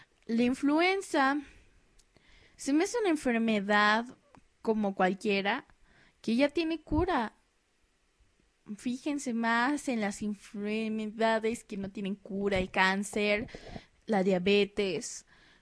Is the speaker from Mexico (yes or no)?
yes; Mexico; los únicos que no estamos saliendo de la crisis en el mundo somos los mexicanos